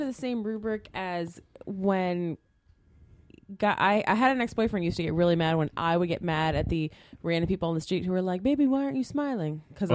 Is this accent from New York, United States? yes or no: no; California, United States; So, growing up in California, pretty sheltered, haven't had a lot of sort of sexist encounters